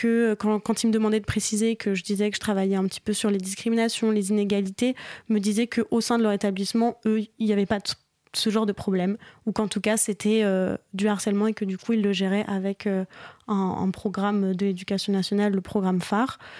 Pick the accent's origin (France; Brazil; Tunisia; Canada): France; Bourgogne-Franche-Comté; Moi, à la base, je viens donc de Bourgogne